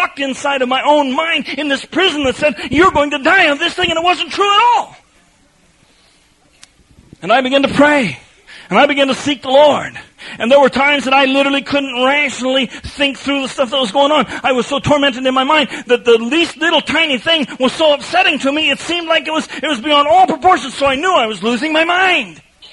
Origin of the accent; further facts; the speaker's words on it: Denver, Colorado, United States; I said, hey, I grew up in Denver.